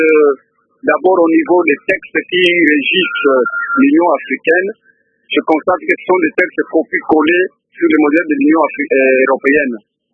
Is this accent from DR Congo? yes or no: yes; DR Congo; Même chez nous en RDC